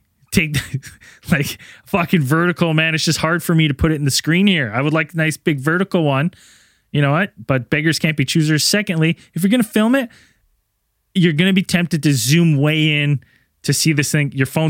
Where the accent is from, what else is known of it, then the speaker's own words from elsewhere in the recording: Canada; Listen, have we not established that I'm Canadian?